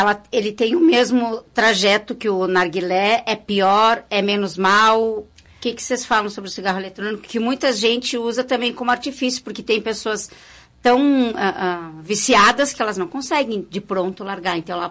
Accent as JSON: {"language": "Portuguese", "country": "Brazil", "said": "E para piorar, nós brasileiros temos um outro hábito"}